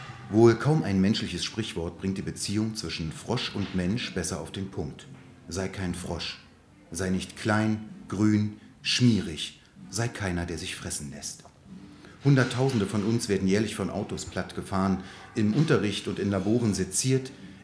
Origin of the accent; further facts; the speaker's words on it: East Germany, Germany; mit der ich ja als Ossi ja nun nicht explizit, aber die ich sozusagen heute noch behalten habe